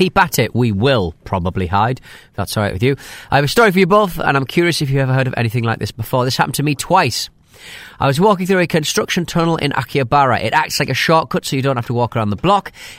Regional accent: United Kingdom; I'm British, of kind of.

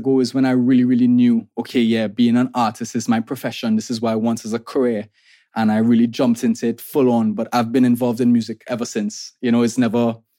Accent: Trinidad & Tobago; I'm an artist from Trinidad and Tobago

